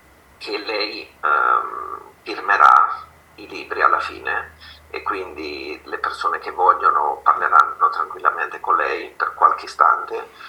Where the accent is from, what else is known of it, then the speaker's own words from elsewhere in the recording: Corinaldo, Marche, Italy; io vengo dal paese di Maria Goretti, no? Che è Corinaldo.